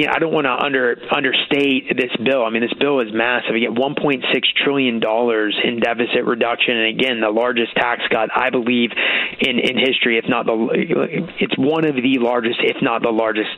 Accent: Pennsylvania, United States; Look, we're both from Pennsylvania. We don't like salt because Pennsylvania is relatively lower taxed.

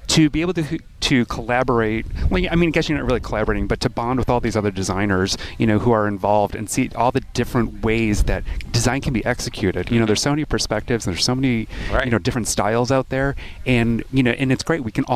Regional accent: Buffalo, New York, United States; moved away as an adult; also born or lived in Los Angeles / Minneapolis / Philadelphia; grew up in Buffalo. I left for a couple decades. I had a whole life in the corporate world.

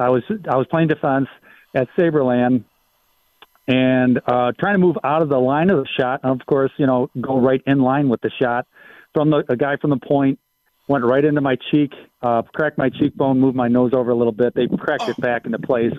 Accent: Tonawanda, New York, United States; I grew up in the Tonawanda, just like you did, Lincoln and Brighton Arena.

